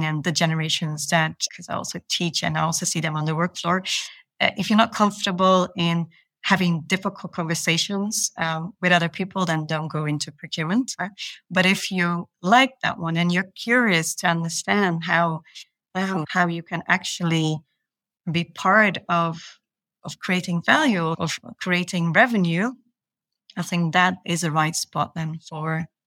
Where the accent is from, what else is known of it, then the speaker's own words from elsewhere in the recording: Belgium; because I'm originally from Belgium, but working in Luxembourg, of course.